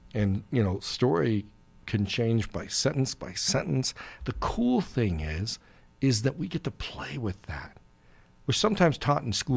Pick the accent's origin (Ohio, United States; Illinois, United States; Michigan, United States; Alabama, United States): Ohio, United States; Uniontown; born there; I was born in a small town in Uniontown, Ohio, one stoplight, doesn't have one stoplight now.